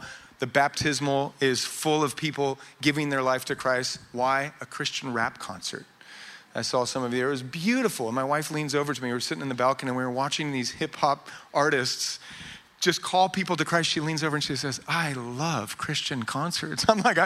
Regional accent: Idaho, United States; Here's the dirty secret about Idaho, is I grew up in Idaho in the 80s, and in the 80s, we were all trying to move away.

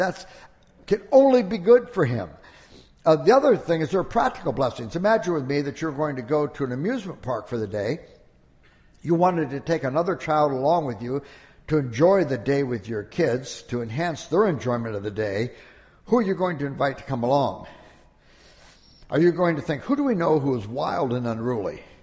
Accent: Toledo, Ohio, United States; When I was a kid, we grew up in Toledo, Ohio, and Toledo's an industrial town. It's a United Auto Workers city and a lot of factories because of the proximity to Detroit.

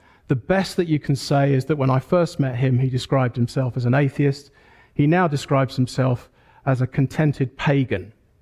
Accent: England, United Kingdom; But thankfully, I'm not English first and foremost. I'm a Christian first and foremost.

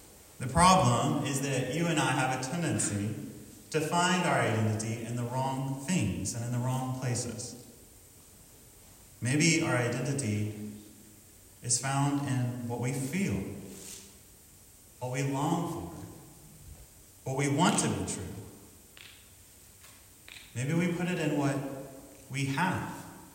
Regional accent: North Carolina, United States; As you heard from my introduction, I'm from North Carolina.

